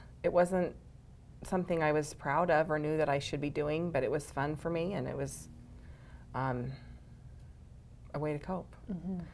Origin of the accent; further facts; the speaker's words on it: Preston, Idaho, United States; So then we moved back to my hometown, actually, of Preston, Idaho.